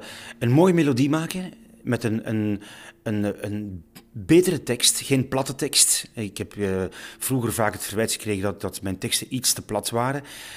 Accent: Brussels area, Belgium; Ik ben in de buurt van Brussel opgegroeid. Ik ben perfect tweetalig.

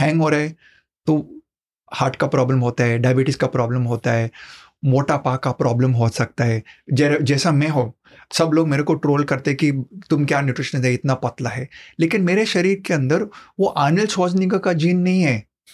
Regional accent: Goa, India; अभी मैं गोवन हूँ तो हम लोग गोवन में बोलते हैं पाव वाला।

